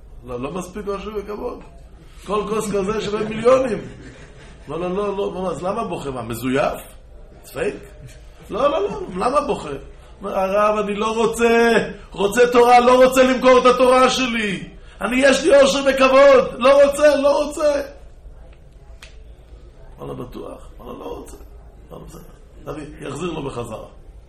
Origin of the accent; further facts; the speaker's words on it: Israel; so I grew up in Israel.